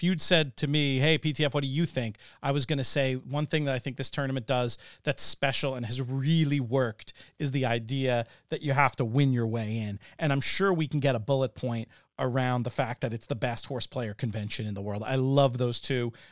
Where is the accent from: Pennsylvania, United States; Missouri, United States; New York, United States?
New York, United States; But as a New Yorker, as somebody with very sensitive city senses